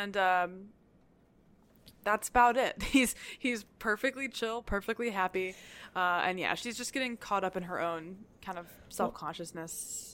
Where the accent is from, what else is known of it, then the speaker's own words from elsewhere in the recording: the South, United States; I'm a Southerner. I think it's funny when people drag us occasionally.